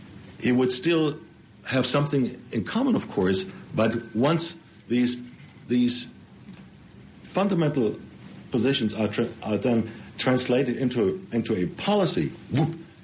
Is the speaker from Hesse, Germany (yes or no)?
yes; Hesse, Germany; in my home state of Hesse, where I come from